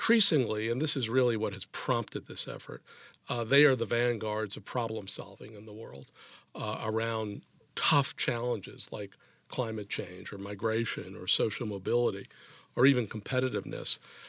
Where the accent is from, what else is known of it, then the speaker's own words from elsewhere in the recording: Brooklyn, New York, United States; I grew up in Brooklyn, New York.